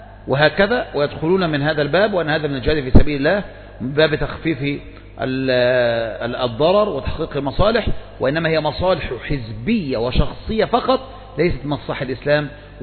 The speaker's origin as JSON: {"language": "Arabic", "country": "Egypt", "said": "ولهذا ما كان يتخيل مثلا عندنا في مصر، كان يتخيل أن واحد مثلا ينتبه للدعوة السلفية وقد أطلق لحية وقصر ثوبه"}